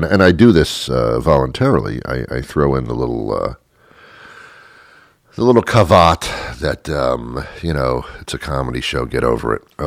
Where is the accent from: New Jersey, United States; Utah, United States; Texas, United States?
New Jersey, United States; I was brought up in New Jersey. I don't know if it's different in New Jersey